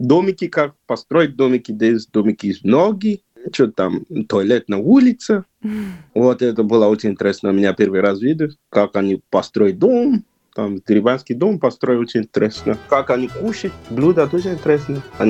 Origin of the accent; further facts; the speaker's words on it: Nigeria; Russian is a second language; moved away as an adult; now in Yakutsk, Russia; Я сам из Нигерии, Западной Африки. После школы я поеду в Китай учиться.